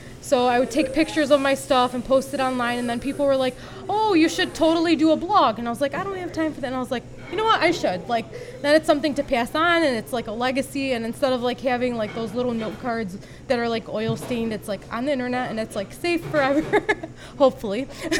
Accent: United States; And as an American Muslim, I didn't know how to react and I didn't know how to respond

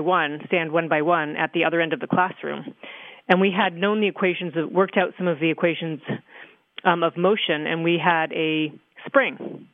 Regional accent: Toronto, Ontario, Canada; I grew up in Toronto, right in the city. literally probably a quarter of a mile away from the University of Toronto.

